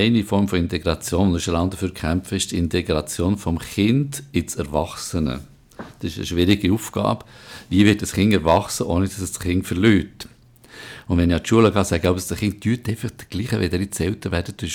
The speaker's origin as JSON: {"language": "German", "region": "Bern", "country": "Switzerland", "said": "Als erster Berner überhaupt"}